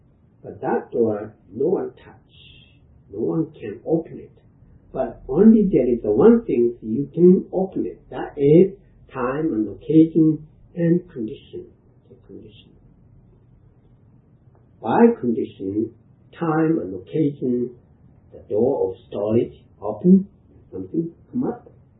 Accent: Japan; English is a second language; So why you are born as American? Why was I born as a Japanese? I don't know.

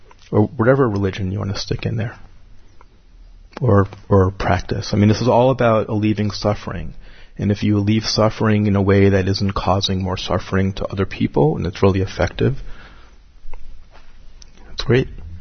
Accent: New York, United States; I happen to love the … because of my particular conditioning of being growing up on Long Island in the 70s.

